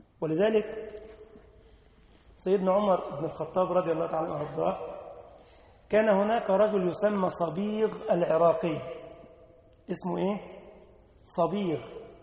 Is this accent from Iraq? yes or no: no; Egypt; كان عندنا في مصر كده قديما في حاجة اسمها الفتوة